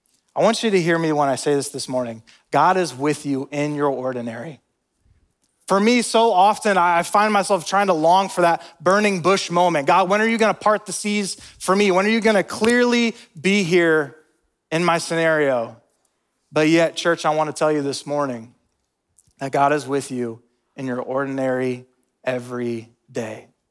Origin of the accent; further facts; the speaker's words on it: Pacific Northwest, United States; now in Durham, United States; It is rainy, a little cold, but it is my hometown. I'm happy to be from there, but I'm glad we traveled those 3,000 miles all the way to Durham, North Carolina.